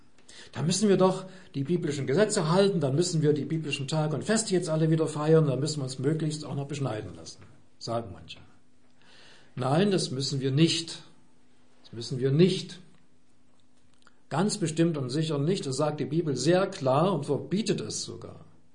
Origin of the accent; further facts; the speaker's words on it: Germany; Da dürfen wir als Deutsche unseren Glauben auch deutsch ausdrücken, so wie uns das halt liegt und wie es unserer Mentalität entspricht